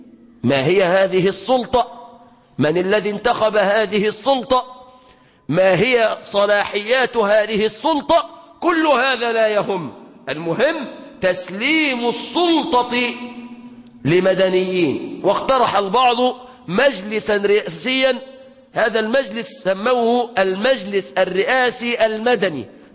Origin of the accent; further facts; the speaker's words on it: Egypt; في بلادنا مصر